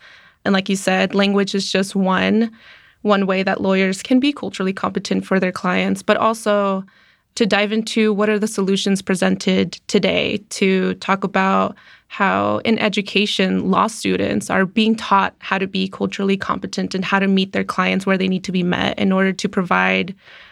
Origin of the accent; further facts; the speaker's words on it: United States; Being Mexican American, I have an intimate closeness with Latinidades here in the US